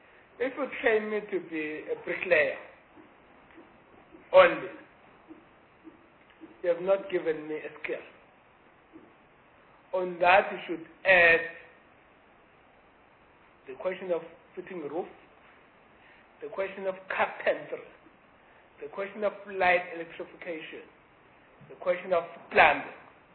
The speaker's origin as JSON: {"language": "English", "region": "KwaZulu-Natal", "country": "South Africa", "said": "As I mentioned before, that I come from KwaZulu-Natal."}